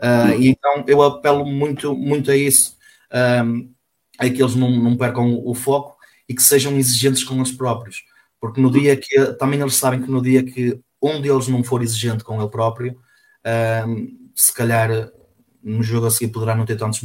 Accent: Castelo de Paiva, Norte, Portugal; now in Lousada, Portugal; eu sou natural de Castelo de Paiva, embora esteja a residir em Lousada, sou natural de Castelo de Paiva

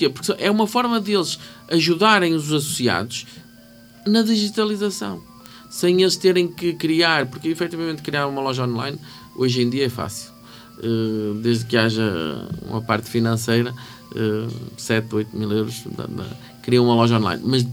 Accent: Portugal; porque nós somos portugueses e vamos a essa festa

